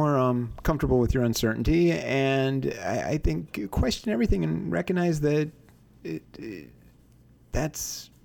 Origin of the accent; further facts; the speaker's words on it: Iowa, United States; moved away; I'm from Iowa. I like to say I'm far from Iowa, but I'm originally from Iowa.